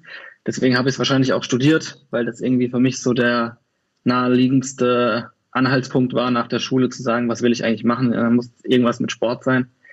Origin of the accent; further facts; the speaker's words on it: Kaiserslautern, Rhineland-Palatinate, Germany; now in Cologne, Germany; ich komme aus Köln, also ursprünglich komme ich aus Kaiserslautern, aber bin seit 17 Jahren in Köln, von daher stelle ich mich immer als Kölner vor.